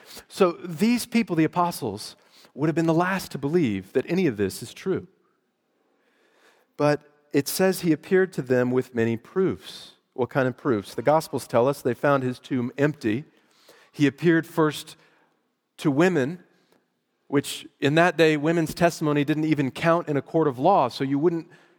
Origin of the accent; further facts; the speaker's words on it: Texas, United States; But I grew up in Texas, and so people knew what people from Louisiana were like.